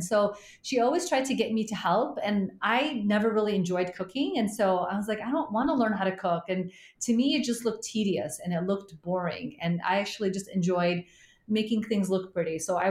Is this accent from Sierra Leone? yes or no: yes; Sierra Leone; also born or lived in Zaire; now in United States; I was born in Zaire, actually. And then I lived in Sierra Leone. And so we moved here because there was a civil war that was happening. And so we came to the States as refugees.